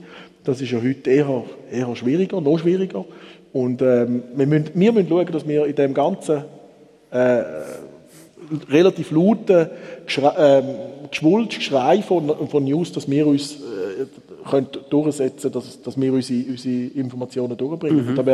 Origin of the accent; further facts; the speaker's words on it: Switzerland; also mir sage ich jetzt als Schweizer